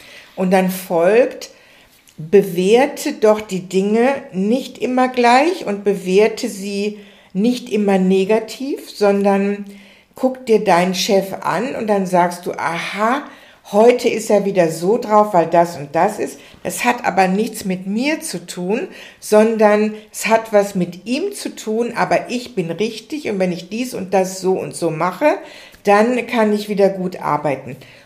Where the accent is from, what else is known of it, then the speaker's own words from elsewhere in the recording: Dortmund, North Rhine-Westphalia, Germany; born there; now in Munich, Germany; Ich bin in Dortmund geboren und BVB-Fan und jetzt arbeite ich bei BMW in München